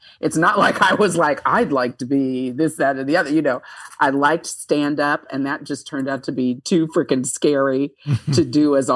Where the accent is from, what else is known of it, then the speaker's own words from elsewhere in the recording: Fort Wayne, Indiana, United States; also born or lived in South Bend; Yeah, I mean, I'm from Fort Wayne, Indiana.